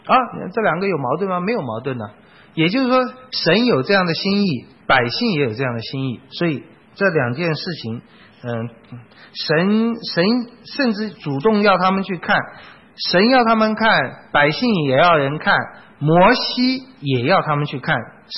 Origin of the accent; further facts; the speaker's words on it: China; 我们中国人真是对那个吃是很看重的